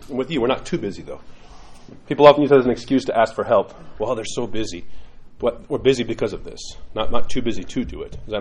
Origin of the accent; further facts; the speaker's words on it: New York, United States; I grew up in New York.